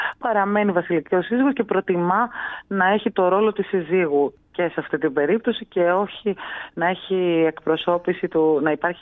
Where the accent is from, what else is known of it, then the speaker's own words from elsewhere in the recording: Rhodes, South Aegean, Greece; Είναι και η πρωτεύουσα των Δωδεκανήσων. Ήθελα να κάνω κάτι που, εν πάση περιπτώσει, να δώσω πίσω στον τόπο μου.